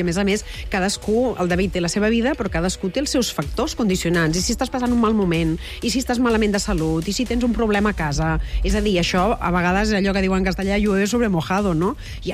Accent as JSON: {"language": "Catalan", "region": "Catalonia", "country": "Spain", "said": "Jo també sóc del Maresme com ell, i també hi ha busos que anaven amb retard"}